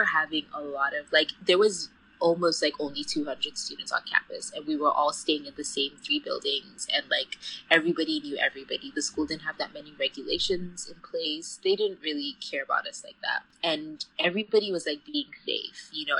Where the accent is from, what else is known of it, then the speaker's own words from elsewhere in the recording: Ghana; now in United States; I'm an international student. I'm from Ghana, but my mom lives in Switzerland and my dad lives in Ghana.